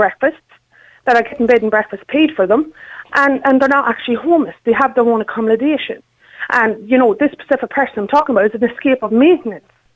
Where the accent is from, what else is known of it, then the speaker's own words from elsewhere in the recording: Ireland; I'm an Irish traveller, Niall. I've travelled quite a bit of the country until about 10 years ago. So that's where the accent's from.